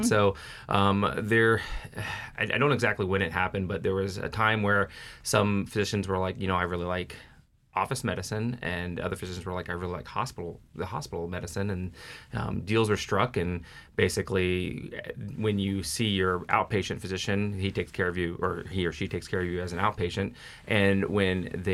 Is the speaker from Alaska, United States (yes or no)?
yes; Fairbanks, Alaska, United States; I grew up in Fairbanks, North Pole area.